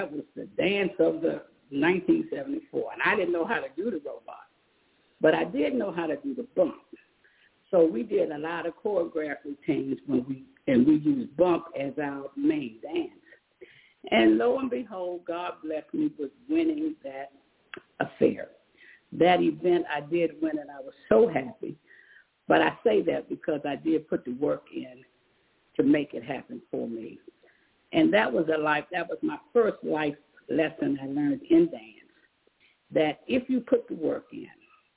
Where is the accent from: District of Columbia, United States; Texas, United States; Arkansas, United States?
District of Columbia, United States; Washington; I grew up in the Capitol Hill neighborhood, three blocks from the United States Capitol.